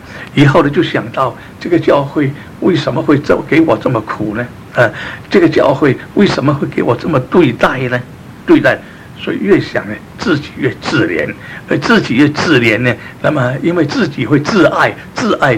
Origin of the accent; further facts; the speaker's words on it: Fujian, China; 那么我们福建人呢吃稀饭呢